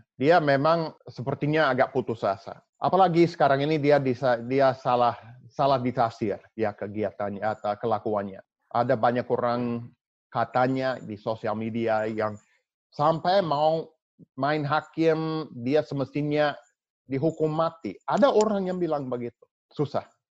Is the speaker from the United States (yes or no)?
yes; United States; Sebagai orang Amerika, saya berhak mengakui, mengatakan ini.